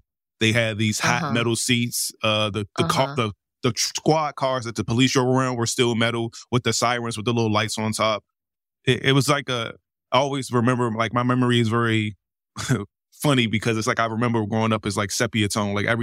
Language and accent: English; Washington, District of Columbia, United States; like, yeah, well, I mean, I'm from here, man. Like, if you meet somebody that's from here, you'll hear my accent a little bit. But, you know, it's nothing that really bothers me because D.C. is a city of transplants, more or less